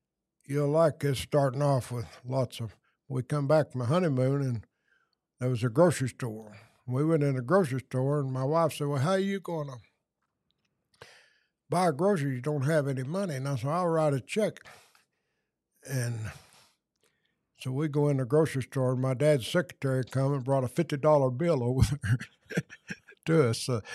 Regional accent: United States; See, there was 200 and some dairies when I grew up in Logan County

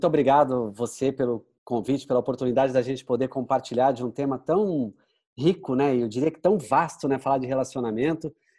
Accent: Maringá, Paraná, Brazil; born there; E quando eu volto para Maringá, que é a cidade onde eu nasci

